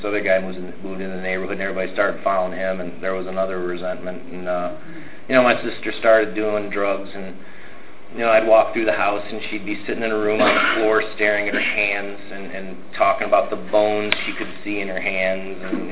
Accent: Detroit, Michigan, United States; I grew up in Detroit, Michigan. Go Red Wings.

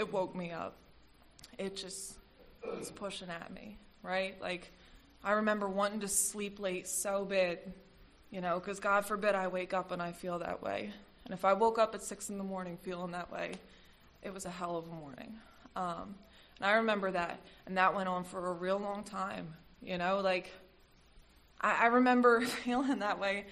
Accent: Philadelphia, Pennsylvania, United States; And teenager growing up in Philly at that time, I'm into all kinds of stuff, you know.

